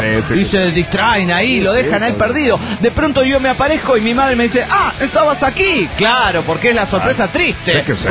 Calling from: Bucaramanga, Santander, Colombia; de Bucaramanga, Colombia.

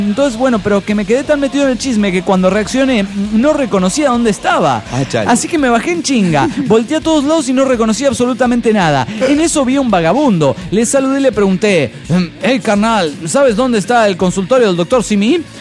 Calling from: Cabo San Lucas, Baja California Sur, Mexico; de Cabo San Lucas, México.

